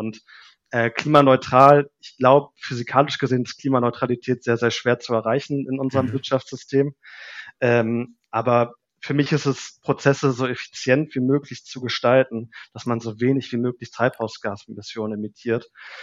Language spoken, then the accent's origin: German; Northern Germany, Germany; wie ich sowohl Swahili als auch Englisch perfekt sprechen könnte als Norddeutscher.